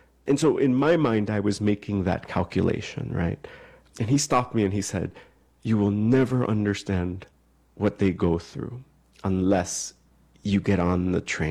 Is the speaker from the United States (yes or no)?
yes; Miami, Florida, United States; I grew up in Miami, and the first house we stayed at, it was like a corner house and like a big intersection, right?